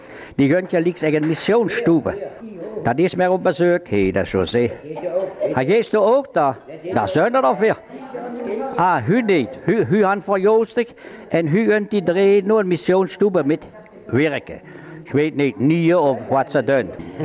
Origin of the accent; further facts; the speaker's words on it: Aachen, North Rhine-Westphalia, Germany; ich bin ein gebürtiger Öcher und ich komme noch hier mithelfen